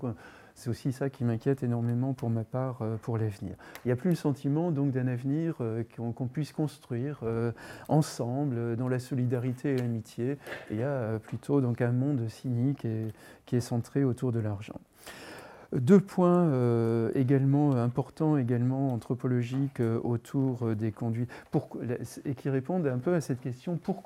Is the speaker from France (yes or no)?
yes; Le Mans, Pays de la Loire, France; Moi, dans mon quartier, quand j'étais petit au Mans, dans toutes les familles, il y avait au moins 3-4 gamins.